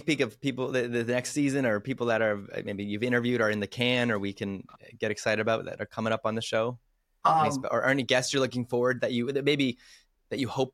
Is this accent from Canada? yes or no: yes; Canada; I'm saying this as a Canadian, loving what's happening in the States.